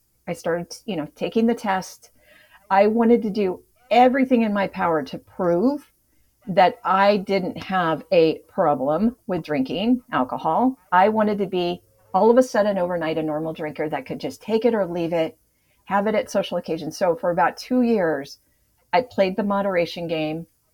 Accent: Long Beach, California, United States; I mean, I grew up in Long Beach, California. It was a very close knit community.

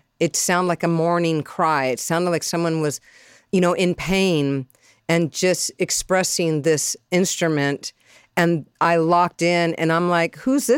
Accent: San Diego, California, United States; For me, I was raised in San Diego and, you know, my brothers were surfing.

